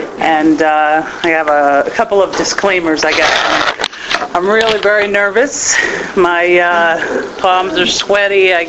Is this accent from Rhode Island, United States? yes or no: yes; Newport, Rhode Island, United States; I grew up in Newport, Rhode Island.